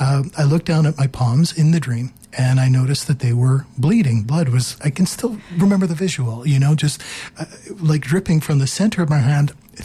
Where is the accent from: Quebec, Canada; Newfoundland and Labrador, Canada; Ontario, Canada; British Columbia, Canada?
Ontario, Canada; Toronto; moved away as an adult; I was born and raised in Toronto.